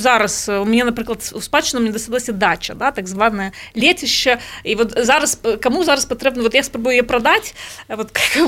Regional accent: Belarus; а ми, білоруси, ми, у нас нафтоперепрацьовувачі заводи

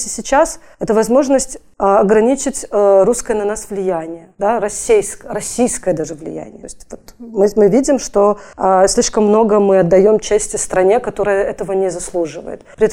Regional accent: Belarus; accent: trasianka; моя тросянка, которая во мне присутствует, даже вот моя русская речь, она все равно с белорусским акцентом. Я имкнусь выучать белорусскую мову зараз. Вельми соромлюся, что я на ей тренно говорю, что у меня шмат русских слов.

